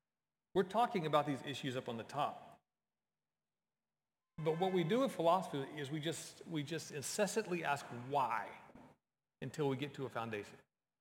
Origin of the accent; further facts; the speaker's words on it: Texas, United States; I was a good Southern Baptist boy growing up in Texas